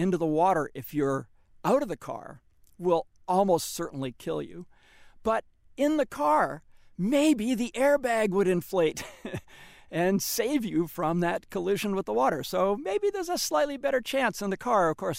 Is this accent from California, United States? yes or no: yes; San Francisco, California, United States; So, for example, I'm from San Francisco